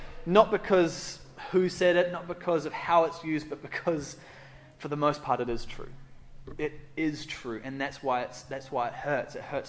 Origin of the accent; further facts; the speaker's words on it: New Zealand; now in Australia; I'm actually a Kiwi. I have a New Zealand passport. I also have an Australian passport. I'm a dual citizen, so I'm a foreigner for both now. I'm a traitor to both. But I'm actually a Kiwi, and I grew up in New Zealand at the Cape